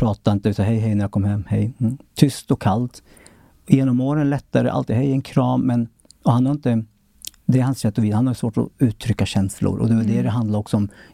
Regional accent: Sweden; born there; jag är född i Sverige

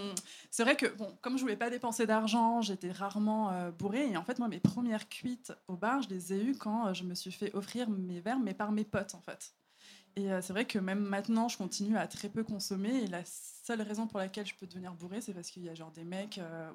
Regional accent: Paris, Île-de-France, France; je suis parisienne, mais fauchée.

